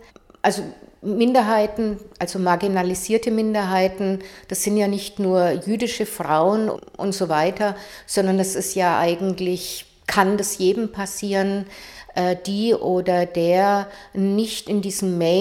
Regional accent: Germany; ich bin in Deutschland geboren, bin Deutsche, und man muss mir das eigentlich nicht immer wieder sagen, dass ich dazugehöre, das tue ich automatisch, und meine Religion ist das Judentum.

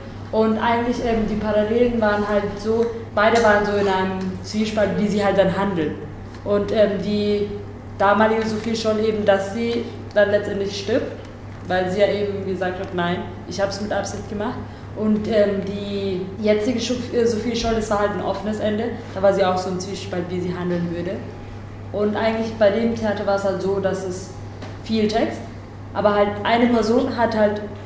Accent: Germany; born there; ich bin ja jetzt Tamil, sollte ich jetzt sagen, wenn ich in Deutschland lebe, ich bin Deutsche, oder soll ich sagen, ich bin Tamil, obwohl ich hier geboren bin?

